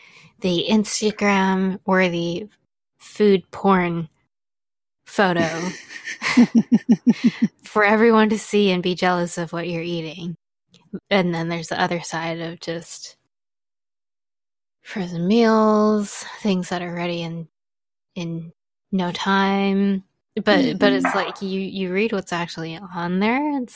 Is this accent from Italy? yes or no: no; Canada; now in United States; Because I grew up in Canada.